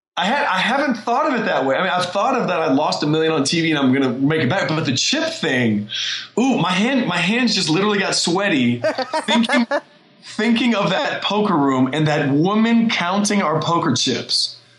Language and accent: English; Tampa, Florida, United States; I moved back home to my hometown in Tampa, started my own business.